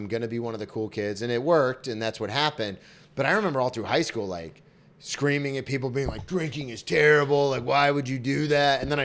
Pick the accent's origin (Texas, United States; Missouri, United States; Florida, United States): Florida, United States; Well, I only say that because I'm from Florida, so everyone's like, oh, Florida.